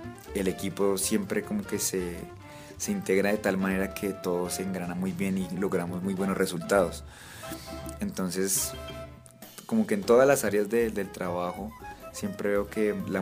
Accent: Colombia

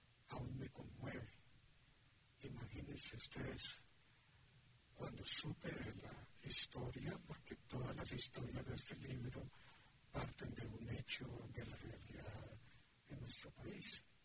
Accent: Líbano, Tolima, Colombia; Yo provengo de una familia de Líbano Tolima desplazada por la guerra del 50. … porque mi padre era beltanista, nací en el 50.

